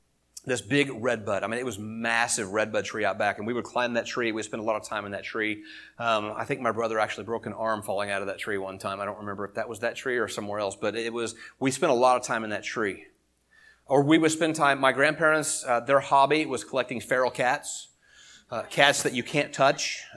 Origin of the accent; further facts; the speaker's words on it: Springfield, United States; because I grew up in Springfield, and the church we went down there, it was Northside Christian Church